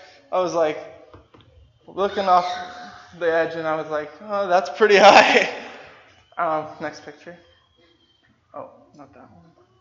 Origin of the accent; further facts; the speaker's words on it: Canada; He knew I came from Canada and that I was a person.